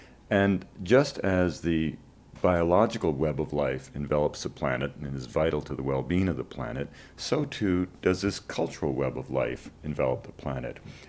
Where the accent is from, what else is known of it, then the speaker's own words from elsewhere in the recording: British Columbia, Canada; I'm from British Columbia. I've saved up money in a logging camp, and I want to go to South America like you did and collect plants.